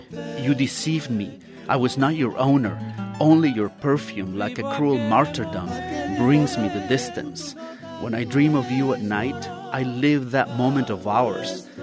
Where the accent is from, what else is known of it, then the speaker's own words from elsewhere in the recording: Xalapa, Veracruz, Mexico; I grew up in Jalapa, Mexico, listening to boleros.